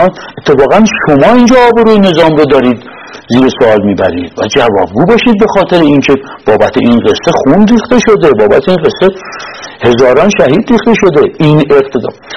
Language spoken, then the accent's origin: Persian; Iran; پا گفتم من بچه ایران